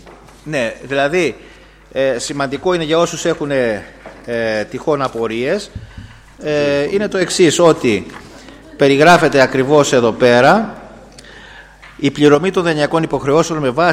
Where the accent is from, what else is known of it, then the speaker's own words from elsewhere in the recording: Chandras, Crete, Greece; Επειδή τυχάνει να είμαι από το Χαντρά, αυτό είναι το γήπεδο του Χαντρά.